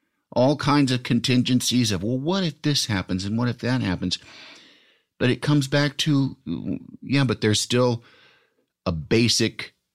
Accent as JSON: {"language": "English", "town": "Yorkville", "region": "Illinois", "country": "United States", "tie": "born or raised there", "said": "In Yorkville, Illinois."}